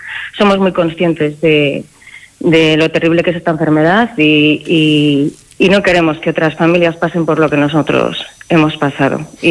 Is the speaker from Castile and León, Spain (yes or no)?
yes; Palencia, Castile and León, Spain; Somos de Palencia, mi hijo nació en Palencia